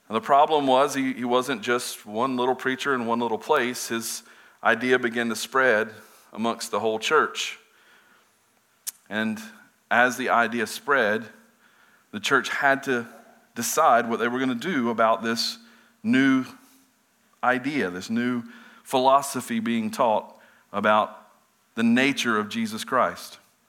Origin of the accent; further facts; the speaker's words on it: United States; Used to be, growing up in America, we would look overseas and we would think, oh, look at all of this conflict happening all over the world.